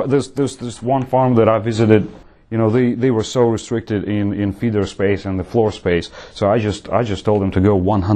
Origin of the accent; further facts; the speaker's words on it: Russia; English is a second language; moved away; and I'm from Russia, and I'm with technical support.